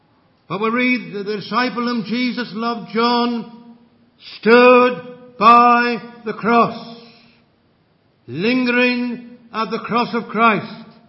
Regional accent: England, United Kingdom; now in Scotland; I'm an Englishman, and I've survived in Scotland a long time.

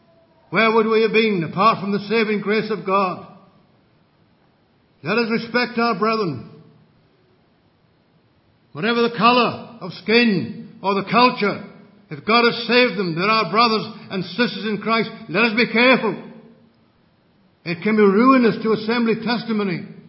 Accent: England, United Kingdom; now in Scotland; I'm an Englishman, and I've survived in Scotland a long time.

